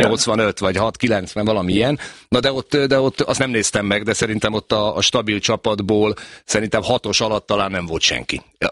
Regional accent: Szombathely, Vas, Hungary; én Szombathelyi gyerek vagyok

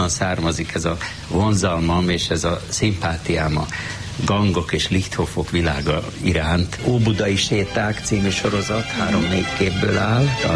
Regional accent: Budapest, Hungary; born there; A 6. kerület mélyéből, hajnali 4 óra tájban születtem meg.

